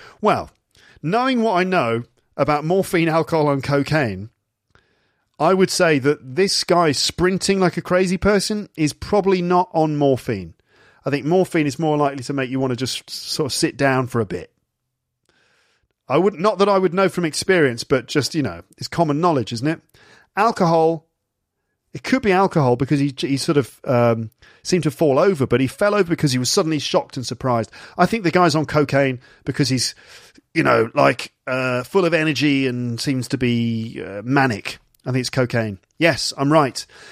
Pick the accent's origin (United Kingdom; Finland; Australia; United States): United Kingdom; England; accent: generic northern; And I don't know where my accent's from at all. It's just generic northern.